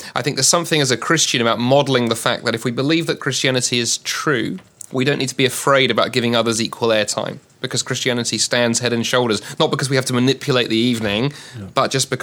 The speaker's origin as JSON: {"language": "English", "country": "United Kingdom", "said": "That's right. We think of you as the colonies, my friend."}